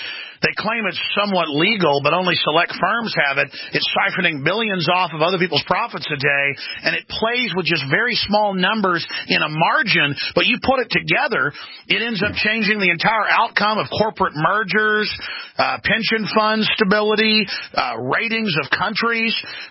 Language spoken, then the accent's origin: English; Dallas, Texas, United States; Well, look, when I grew up in Dallas with the Von Erichs and all the regional wrestling